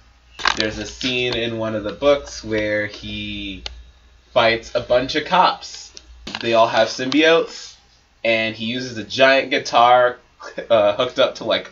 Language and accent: English; Florida, United States; we came from Florida schools